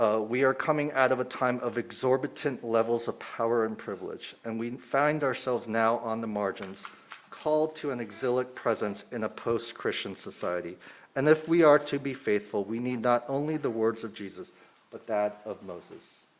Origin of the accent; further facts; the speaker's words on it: South Korea; I shared earlier about growing up in Korea